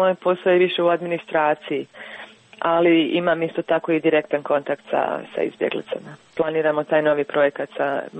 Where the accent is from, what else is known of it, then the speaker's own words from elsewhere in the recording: Bosnia & Herzegovina; now in Switzerland; kad sam došla iz Bosne i Hercegovine